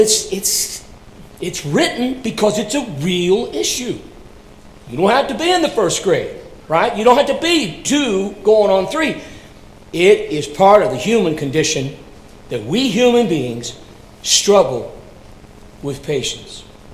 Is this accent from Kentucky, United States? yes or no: yes; Kentucky, United States; Ironically, where I grew up in Hardin County, Kentucky, that was the proper address of respect.